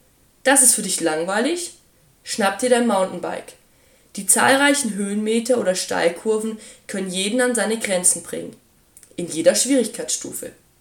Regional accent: St. Blasien, Baden-Württemberg, Germany; Ich komme aus St. Blasien, einer kleinen und beschaulichen Stadt.

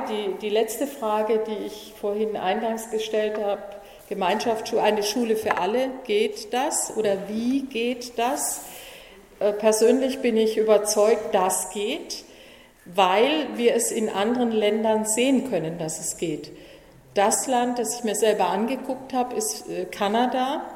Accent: Baden-Württemberg, Germany; dass bei uns in Deutschland und speziell in Baden-Württemberg der Hang der Eltern zur Ganztagsschule nicht so positiv aufgenommen wird

